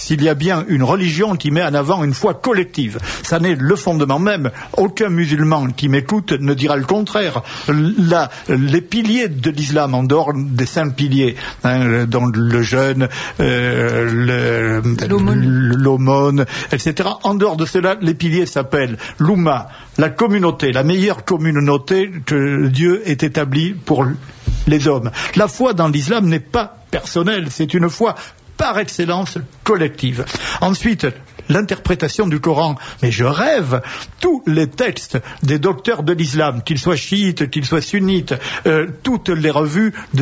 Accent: Toulouse, Occitanie, France; comme on dirait chez moi à Toulouse.

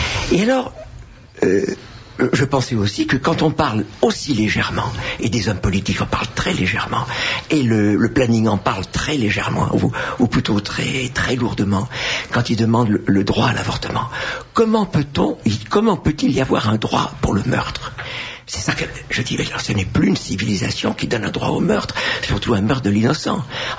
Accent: Marseille, Provence-Alpes-Côte d'Azur, France; born there; nous allions pour la première fois à Marseille, qui est ma ville natale.

